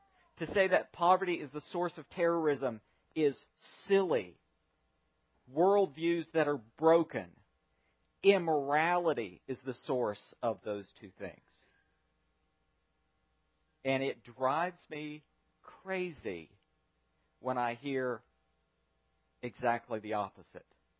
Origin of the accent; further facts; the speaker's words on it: United States; I grew up poor. I grew up well below the poverty line. I grew up in America and actually experienced hunger on a weekly basis.